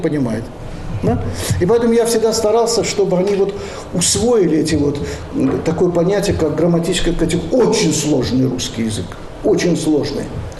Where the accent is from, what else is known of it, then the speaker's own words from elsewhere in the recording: Baku, Azerbaijan; у меня на родине, в Баку, где я родился когда-то, тоже продолжают говорить по-русски.